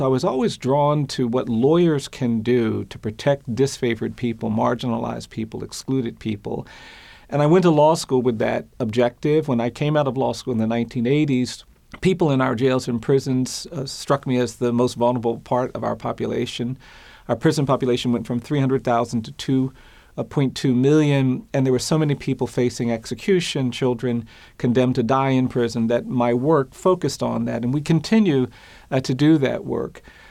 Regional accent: United States; I grew up on the Atlantic Ocean in this country, but it was only when I went to Africa and stood on the other side of the ocean

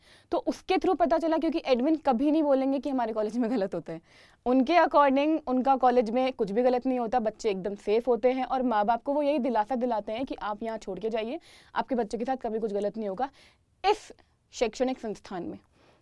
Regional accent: Rajasthan, India; मैं राजस्थान इंडिया से बिलोंग करती हूँ।

